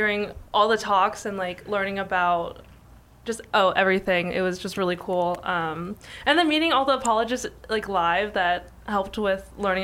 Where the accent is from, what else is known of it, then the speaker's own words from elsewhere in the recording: Maryland, United States; I'm actually from Maryland. We just say D.C. area because no one else really cares about Maryland.